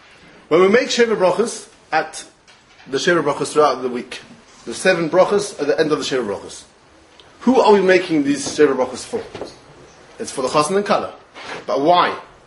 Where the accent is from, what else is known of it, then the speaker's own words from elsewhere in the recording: London, United Kingdom; now in Amsterdam, Netherlands; I live there at the moment. I'm not from Amsterdam, I'm from London, Stamford Hill. But not Dutch.